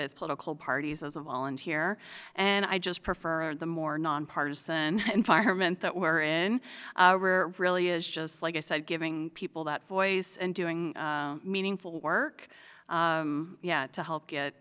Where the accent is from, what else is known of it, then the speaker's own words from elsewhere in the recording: Houston, Texas, United States; So, I'm from Houston, Texas, and they have elections every other day, it feels like, down there.